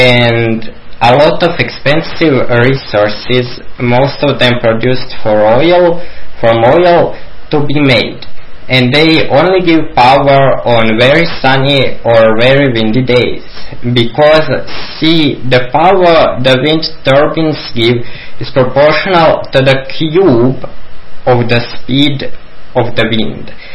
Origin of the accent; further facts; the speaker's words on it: Croatia; English is a second language; from Croatia.